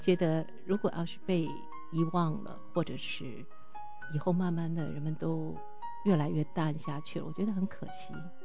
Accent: China; 我觉得因为我们中国人的语言真的是很丰富很丰富

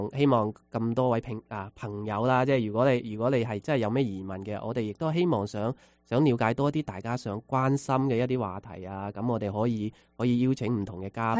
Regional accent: China; now in Seattle, United States; 所以作為中國人嚟講，都好希望即係會有一啲可以關聯一齊嘅

